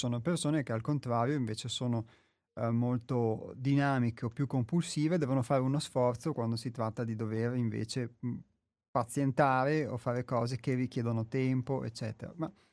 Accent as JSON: {"language": "Italian", "region": "Veneto", "country": "Italy", "said": "io sono veneto, quindi il fatto di essere veneti piuttosto che di un'altra regione o di un altro luogo del pianeta sicuramente ci influenza e ci condiziona"}